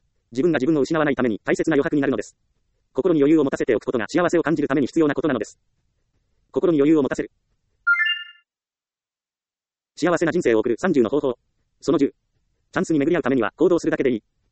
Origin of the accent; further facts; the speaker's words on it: Ehime, Japan; 私はもともと田舎出身愛媛県ですから、家の周りにはたくさん神社があり